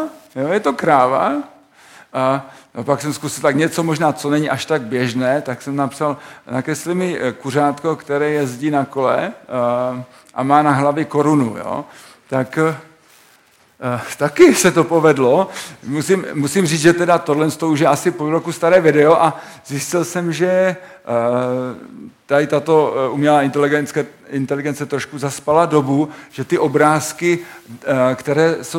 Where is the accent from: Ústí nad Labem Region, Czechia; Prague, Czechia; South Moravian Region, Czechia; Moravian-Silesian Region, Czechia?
Moravian-Silesian Region, Czechia; Ostrava; now in Sezimovo Ústí, Czechia; jsem původně Ostravák, asi to uslyšíte z mého krátkého zobaku. Ale už 8 let žiju v Sezimově Ústí